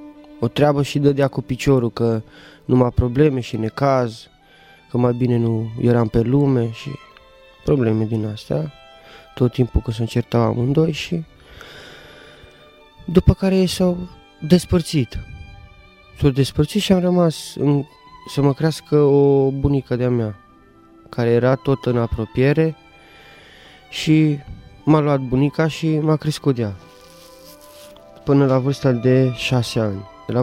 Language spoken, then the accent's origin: Romanian; Alba Iulia, Alba County, Romania; și sunt din Alba Iulia.